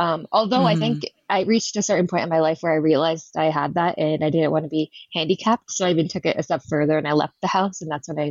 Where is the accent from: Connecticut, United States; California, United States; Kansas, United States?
Connecticut, United States; We grew up in Connecticut, so it would snow significantly.